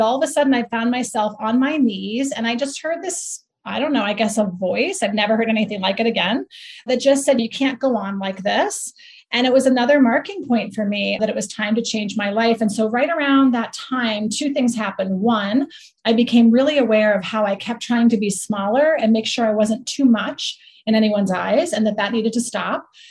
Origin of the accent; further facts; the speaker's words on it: New England, United States; moved away as an adult; to survive my family of origin and to survive where I grew up in New England.